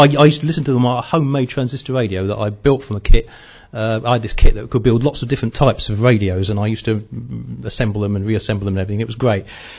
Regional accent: Burnham-on-Sea, South West England, United Kingdom; also born or lived in Bridgwater; I was born in Bridgewater, Somerset, in 1957. We lived in Burnham-on-Sea. My father worked for his father's civil engineering business. My father's family was from Scotland, and my mother was a London girl

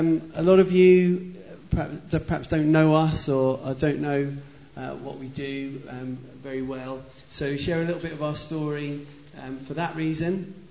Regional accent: Ardingly, South East England, United Kingdom; also born or lived in Cuckfield; because I grew up in Mid-Sussex. I was born in Cookfield Hospital, which doesn't exist anymore.

